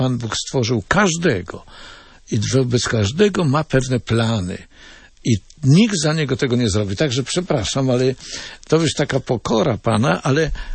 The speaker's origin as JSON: {"language": "Polish", "town": "Olkusz", "region": "Lesser Poland", "country": "Poland", "tie": "born there", "said": "Urodziłem się blisko Krakowa, w Olkuszu, to 40 kilometrów"}